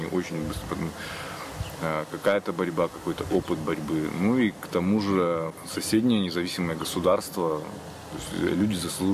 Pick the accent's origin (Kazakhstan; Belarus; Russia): Belarus; Brest Region; also born or lived in Minsk; Я родом из Брестской области. Я прожил там до поступления в университет, затем я переехал в Минск. Долгое время я прожил в Минске. То есть я там жил, работал, у меня там семья.